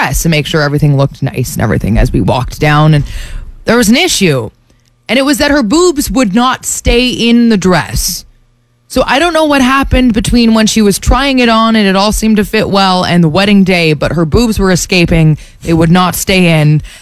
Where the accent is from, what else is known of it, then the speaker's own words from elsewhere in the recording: Toronto, Ontario, Canada; I am a Leafs fan. I'm from Toronto.